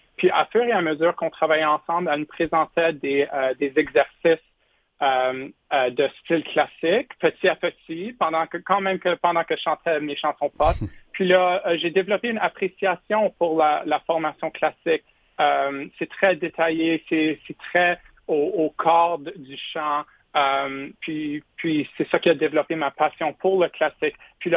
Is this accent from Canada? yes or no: yes; Ottawa, Ontario, Canada; Je viens d'Ottawa.